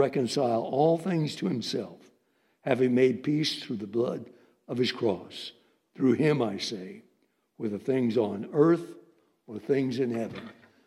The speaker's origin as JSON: {"language": "English", "town": "Eugene", "region": "Oregon", "country": "United States", "tie": "born or raised there", "also_born_or_lived": "Springfield, Oregon", "said": "as a kid growing up in Eugene, Oregon, and Springfield, Oregon, in the churches there"}